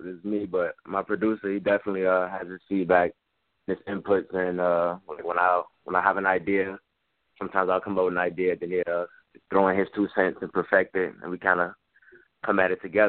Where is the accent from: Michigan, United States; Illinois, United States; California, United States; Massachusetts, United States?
Illinois, United States; Chicago; now in New London, United States; I was from Chicago, Illinois. I live in New London CT, so I'm repping New London too.